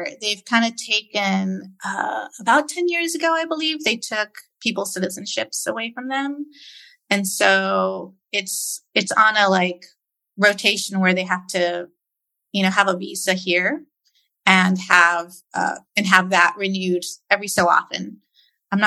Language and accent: English; United States; now in Dominican Republic; It's things that I, as a American living in the DR, I can't relate.